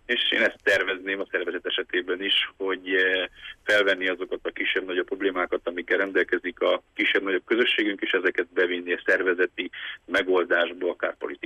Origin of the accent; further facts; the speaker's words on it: Transylvania, Romania; akkor ebből elég komoly problémáink származhatnak erdélyi magyarként. Én ugye 80-ban születtem